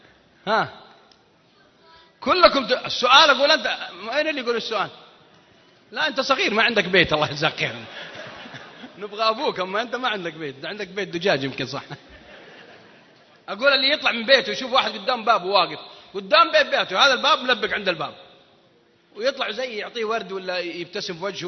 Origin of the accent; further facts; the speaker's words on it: Al-Qassim, Saudi Arabia; ويضحكون عليها المكة وأهل جدة وعندنا بالقصيم